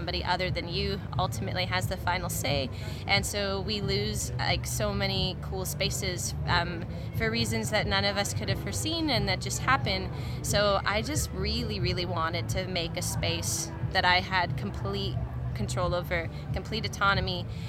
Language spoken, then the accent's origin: English; Guelph, Ontario, Canada; I grew up in Guelph.